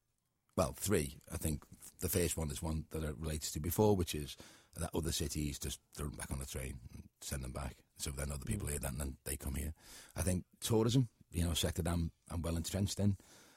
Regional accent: Liverpool, North West England, United Kingdom; I'm a Scouser first and foremost. I love my city.

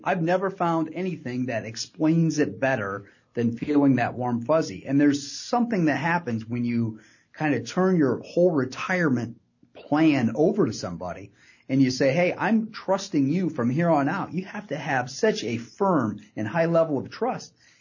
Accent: Pemberville, Ohio, United States; I grew up in Pemberville, Ohio, and so my dad always had us kind of working and moving

